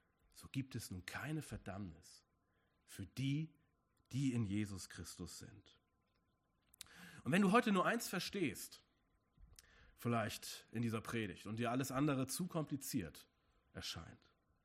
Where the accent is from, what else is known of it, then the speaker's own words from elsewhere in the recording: Hamburg, Germany; Ich bin als Kind in meiner Heimatstadt Hamburg immer gerne U-Bahn gefahren.